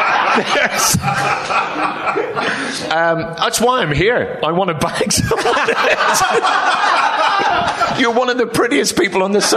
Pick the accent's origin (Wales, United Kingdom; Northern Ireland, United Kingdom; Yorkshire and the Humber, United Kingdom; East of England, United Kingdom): Northern Ireland, United Kingdom; now in London, United Kingdom; entire family speak like this. They have the proper Northern Irish accent. And a lot of people think my accent has changed because I moved to London. Trust me, my dad … had an English accent, and that's why I speak the way I do.